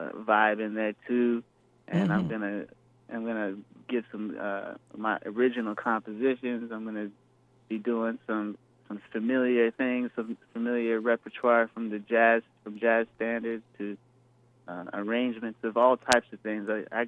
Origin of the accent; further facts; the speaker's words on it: Marietta, Georgia, United States; obviously I grew up in Marietta, so it's a joy to be able to come back to my home city, home state.